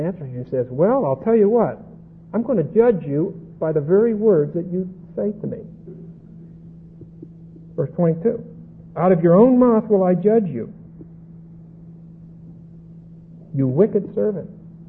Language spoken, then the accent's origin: English; Pittsburgh, Pennsylvania, United States; I'm from Pittsburgh, and as a child, growing up in Pittsburgh, you spent the first 15 minutes of every morning trying to clear your sinuses.